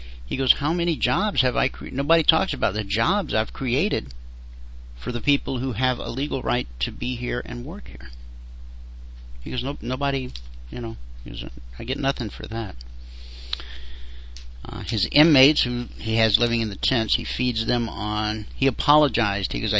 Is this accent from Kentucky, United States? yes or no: no; Georgia, United States; my grandfather was the sheriff of the little town I grew up in Georgia.